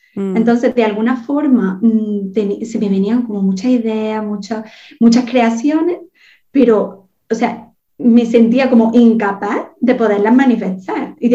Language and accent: Spanish; Montilla, Andalusia, Spain; bueno, soy de Montilla, Córdoba